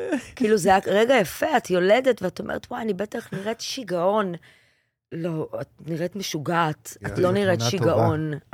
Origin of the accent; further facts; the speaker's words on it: Bnei Brak, Tel Aviv District, Israel; אז אני גדלתי בבית של בנים. גדלנו בבני ברק. לא הייתי דתייה, אבל כל החברים שלי היו מפרדס קאץ.